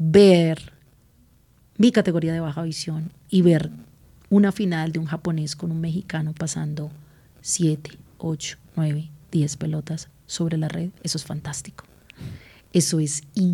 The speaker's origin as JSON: {"language": "Spanish", "country": "Colombia", "said": "Pues como buen colombiano creativo"}